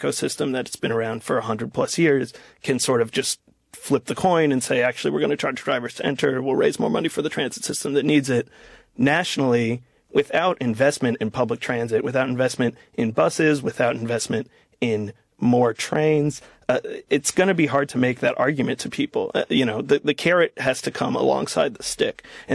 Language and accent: English; United States; I understand, and I mean, I'm an American